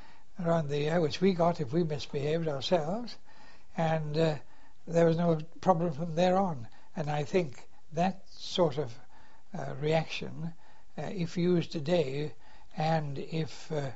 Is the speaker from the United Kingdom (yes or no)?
yes; Swansea, Wales, United Kingdom; born there; I was born in Swansea.